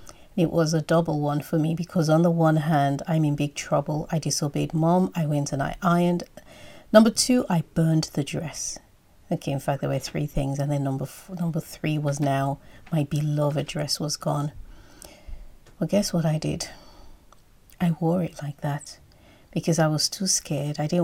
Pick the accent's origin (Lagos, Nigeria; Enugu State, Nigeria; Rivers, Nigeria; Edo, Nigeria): Edo, Nigeria; Benin City; As a child growing up in Benin, I recall church. That was a major part of Easter.